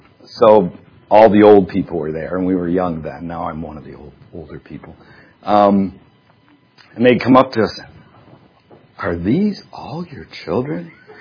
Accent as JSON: {"language": "English", "town": "Detroit", "region": "Michigan", "country": "United States", "tie": "born or raised there", "said": "Well, I was raised in Detroit, Michigan, and the first time I thought about suicide, I was 7 years old."}